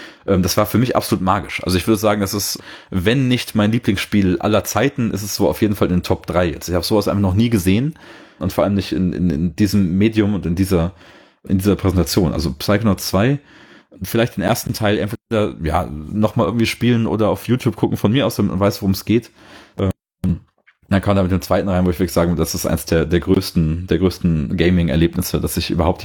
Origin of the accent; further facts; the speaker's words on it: Cologne, North Rhine-Westphalia, Germany; da ist man auch als Kölner, sag ich mal